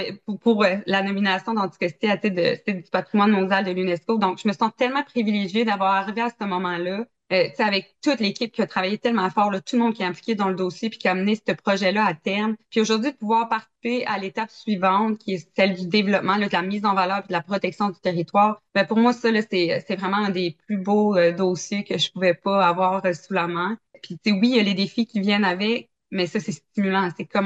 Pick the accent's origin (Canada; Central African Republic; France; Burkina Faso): Canada; Havre-Saint-Pierre, Quebec; je suis native d'Or-Saint-Pierre puis j'ai toujours aimé mon coin de pays.